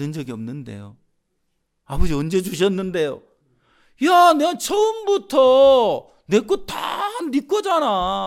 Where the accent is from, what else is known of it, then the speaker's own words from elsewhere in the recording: Jeolla, South Korea; also born or lived in Geochang; 근데 저는 전라도 사람이에요. 그렇다고 해서 전라도 사투리 좋아하냐? 별로 좋아하지 않아요. 근데 전라도 그 경상도에서 살았는데 거창에서